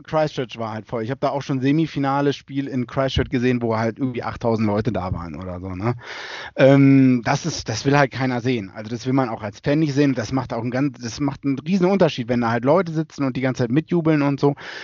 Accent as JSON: {"language": "German", "country": "Australia", "said": "da verliert man als Australier irgendwann das Interesse."}